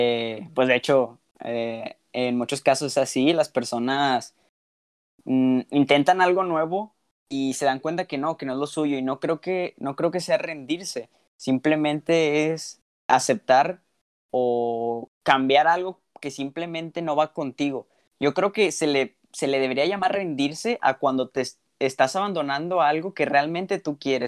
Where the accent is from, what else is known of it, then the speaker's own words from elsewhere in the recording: Nuevo León, Mexico; nosotros como mexicanos no recibimos, o como ciudadanos de Nuevo León